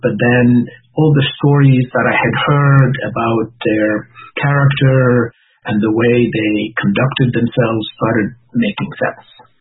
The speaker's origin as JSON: {"language": "English", "country": "Lebanon", "second_language": "English", "said": "Oh, yes, I do have an accent, no question about it. My origins are from Lebanon, the country of the cedars."}